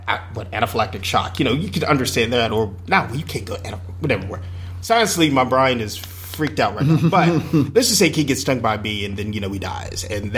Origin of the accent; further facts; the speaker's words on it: Atlanta, Georgia, United States; because I went to Howard for 2 years, and growing up in Atlanta, so we knew that song in and out